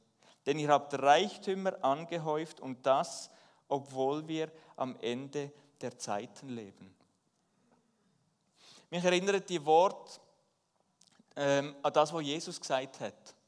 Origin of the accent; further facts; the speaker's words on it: Switzerland; Ich als Schweizer, wir sind für alles versichert, doppelt und dreifach.